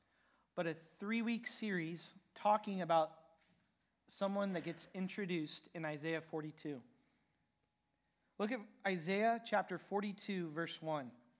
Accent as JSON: {"language": "English", "town": "Waterloo", "region": "Iowa", "country": "United States", "tie": "born there", "said": "I was born in September of 1990 in Waterloo, Iowa at Covenant Hospital."}